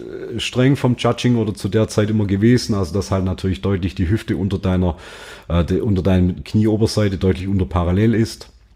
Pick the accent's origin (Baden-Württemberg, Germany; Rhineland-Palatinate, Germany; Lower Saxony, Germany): Baden-Württemberg, Germany; Bin dann halt immer als Schwabe für Hesse gestartet.